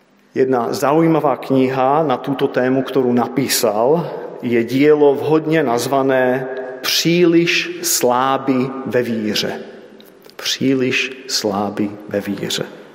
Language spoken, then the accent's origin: Slovak; Czechia; tento týždeň som strávil v Českej republike. Mal som možnosť zastaviť sa v mojom rodnom meste